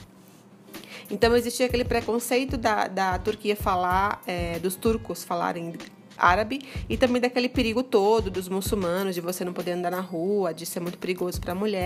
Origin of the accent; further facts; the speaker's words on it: Natal, Rio Grande do Norte, Brazil; Eu sou de Natal, sou natural de Natal, nordeste do Brasil.